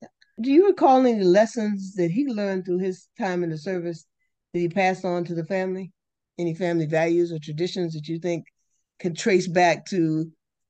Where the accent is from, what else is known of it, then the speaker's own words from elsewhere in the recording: the South, United States; I grew up in the South, and there've been for hundreds of years black Catholic churches